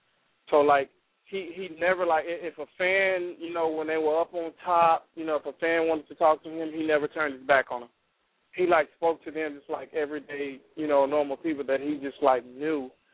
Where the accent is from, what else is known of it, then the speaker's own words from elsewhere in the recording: Waco, Texas, United States; now in Dallas, United States; I'm not down in my hometown. I love my hometown. With that boy, I'm telling you, like, because I'm here in Dallas. So when he knew that I was going home to Waco